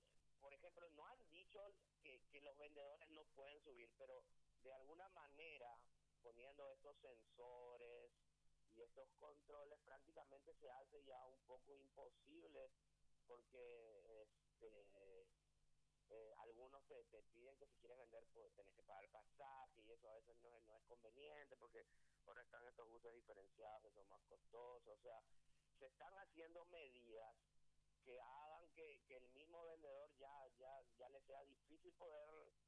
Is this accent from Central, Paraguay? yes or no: yes; Luque, Central, Paraguay; Entonces vengo por Luque, o sea, soy de Luque luego y estoy vendiendo por acá.